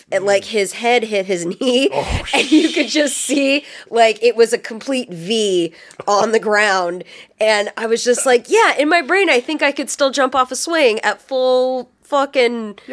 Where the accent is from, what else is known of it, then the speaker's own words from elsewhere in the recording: Tucson, Arizona, United States; The nice thing about growing up in Tucson is that when summer hit, it was 120 degrees.